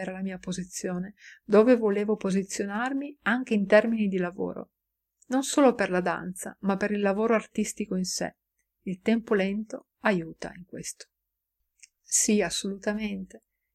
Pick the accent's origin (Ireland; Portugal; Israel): Portugal; Lisbon; Italian is a second language; E sentivo davvero la mancanza della mia città natale. Non volevo in realtà tornare a Lisbona.